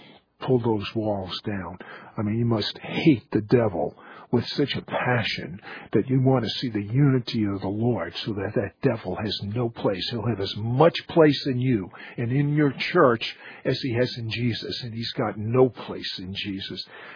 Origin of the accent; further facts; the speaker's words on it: the North, United States; I'm from the North, but the last 10 years I've been living in the South